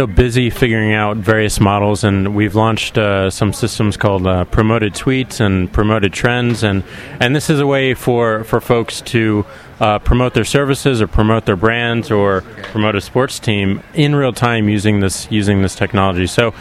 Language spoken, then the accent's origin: English; St. Louis, Missouri, United States; I have to be. I'm from St. Louis.